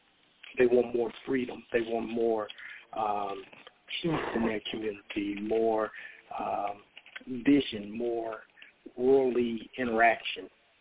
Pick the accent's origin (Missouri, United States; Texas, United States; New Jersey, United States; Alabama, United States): Missouri, United States; Kansas City; My community, I grew up in Kansas City, Missouri.